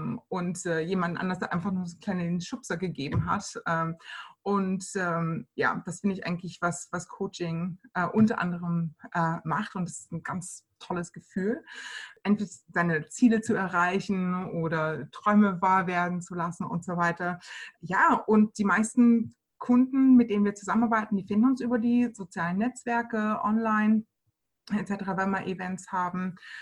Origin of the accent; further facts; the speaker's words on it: Saxony-Anhalt, Germany; Ich komme eigentlich aus der Nähe von Magdeburg.